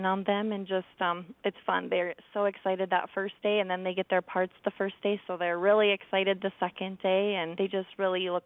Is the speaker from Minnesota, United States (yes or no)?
yes; Argyle, Minnesota, United States; I am from Argyle, Minnesota, but I did graduate from Warren, Alvarado, Oslo.